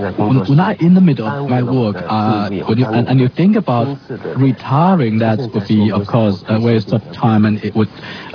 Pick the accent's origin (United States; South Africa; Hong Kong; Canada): Hong Kong; first language Mandarin; Actually, Mandarin is my mother tongue. When I went to Hong Kong at 4, of course, Cantonese became my mother tongue, of course.